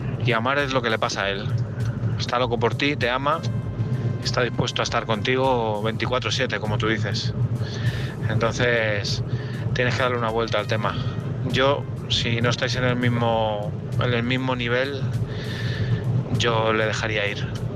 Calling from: Madrid, Community of Madrid, Spain; de Madrid.

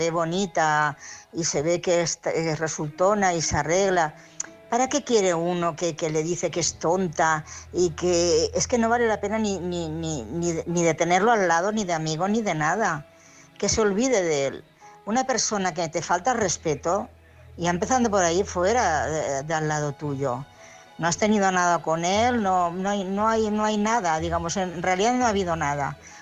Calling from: Barcelona, Catalonia, Spain; de Barcelona.

